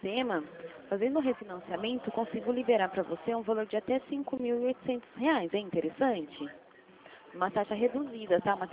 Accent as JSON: {"language": "Portuguese", "town": "Rio Claro", "region": "São Paulo", "country": "Brazil", "said": "De Rio Claro."}